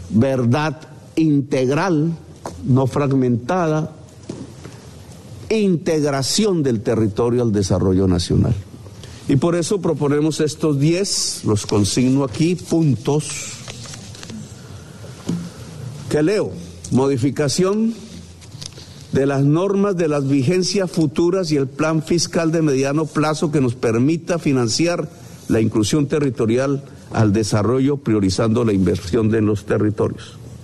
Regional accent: Colombia; para cumplir ante la humanidad como Estado y como sociedad colombiana

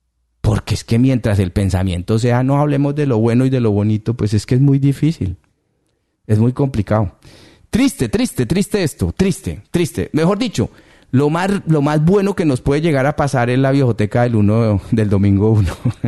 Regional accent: Colombia; si de verdad uno como colombiano dijera

